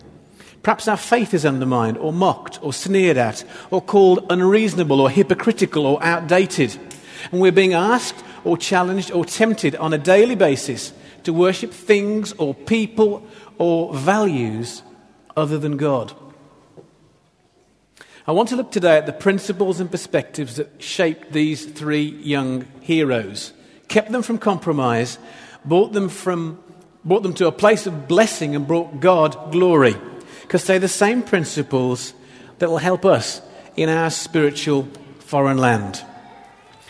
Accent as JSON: {"language": "English", "region": "England", "country": "United Kingdom", "lives_now": "Australia", "said": "We kind of belong. We're becoming Aussie Poms. We support Aussie cricket already."}